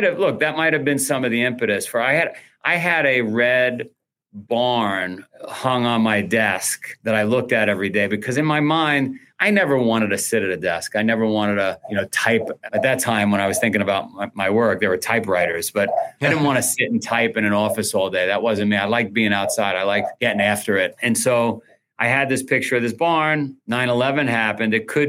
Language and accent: English; Queens, New York, United States; I grew up in Queens. If you saw the movie Goodfellas, I grew up ground zero for that.